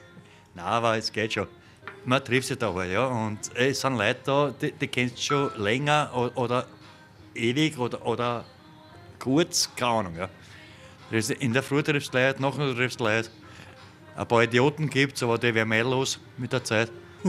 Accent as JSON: {"language": "German", "region": "Vienna", "country": "Austria", "said": "Wir sind Wiener, wir sind Österreicher."}